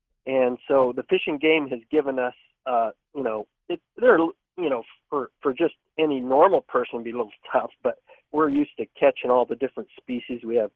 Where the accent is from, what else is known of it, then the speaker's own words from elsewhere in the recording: Japan; now in United States; I was born and raised in Japan and as a missionary kid, so I speak fluent Japanese.